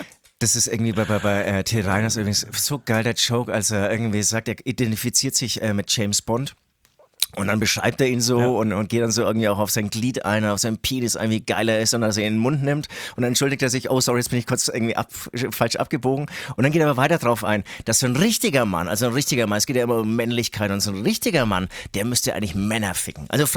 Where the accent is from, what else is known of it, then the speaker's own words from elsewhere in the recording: Bavaria, Germany; Genau, aber ich komme ja aus Franken